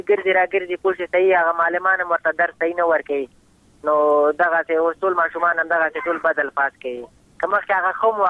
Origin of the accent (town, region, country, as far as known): Afghanistan